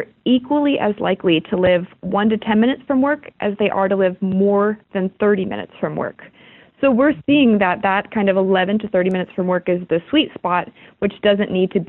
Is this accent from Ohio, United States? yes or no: yes; Cleveland, Ohio, United States; But, you know, you and I spoke about how I grew up in Cleveland.